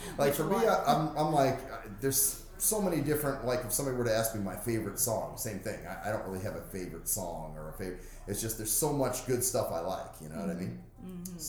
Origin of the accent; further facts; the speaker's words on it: Las Vegas, Nevada, United States; born there; Well, for me, I've been blind since birth, and I was born here in Las Vegas.